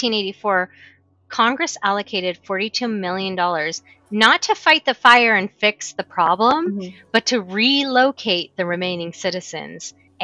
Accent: England, United Kingdom; I mean, I'm from England

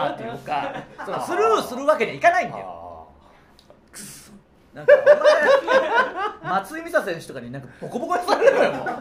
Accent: Tsuyama, Okayama, Japan; 今回も我々の地元岡山県津山市の工場で、制作した純津山さんですから

